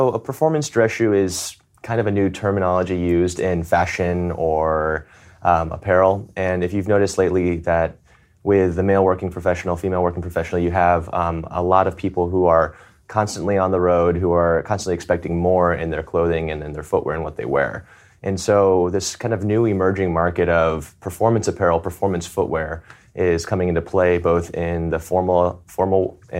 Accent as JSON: {"language": "English", "town": "Atlanta", "region": "Georgia", "country": "United States", "tie": "born or raised there", "said": "So, growing up in Atlanta where, it was great weather, then going to South Bend where I think we had the number 2 worst weather in America in terms of a college campus"}